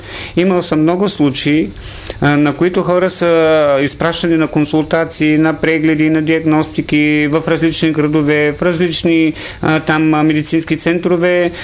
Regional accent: Northwestern Bulgaria, Bulgaria; also born or lived in Montana; Аз съм от Северозападна България. Средното си образование завършвам в Северозападна България, също в град Монтана с руски профил.

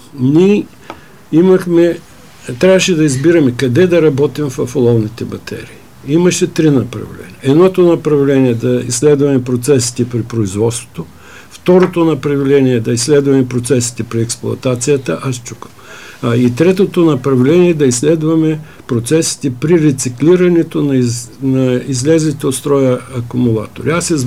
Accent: Shipka, Stara Zagora Province, Bulgaria; аз познавам там при моя роден край

